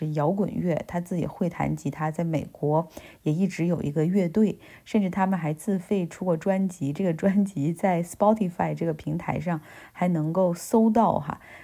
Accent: Harbin, Heilongjiang, China; ，我老家哈尔滨现在正在积极准备的迎接他的到来

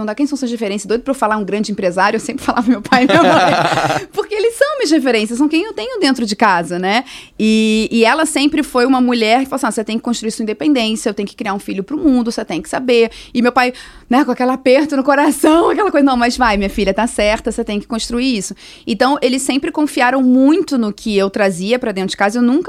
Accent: Rio de Janeiro, Brazil; now in Porto Alegre, Brazil; Sou uma carioca que gosto bastante de São Paulo.

